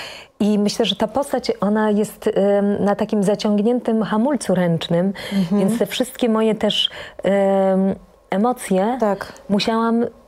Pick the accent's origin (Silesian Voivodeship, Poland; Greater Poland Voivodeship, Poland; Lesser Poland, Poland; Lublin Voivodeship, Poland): Silesian Voivodeship, Poland; Żywiec; od czasu, jak urodziłam się w Żywcu, w bloku, z widokiem na góry i byłam dziewczynką